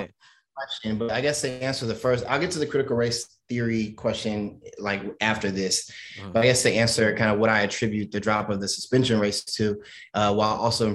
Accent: St. Louis, Missouri, United States; I grew up in St. Louis, Missouri. Anyone who's familiar with St. Louis is a very hyper-segregated city. I lived in an almost exclusively Black neighborhood for pretty much all of my childhood, but I went to majority white schools.

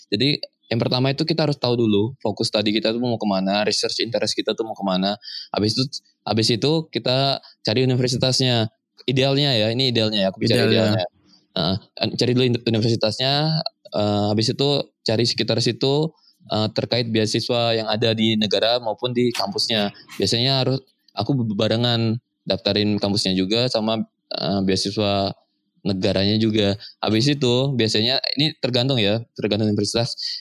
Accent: Indonesia; Kan karena mungkin aku lahir dan dibesarkan di Indonesia

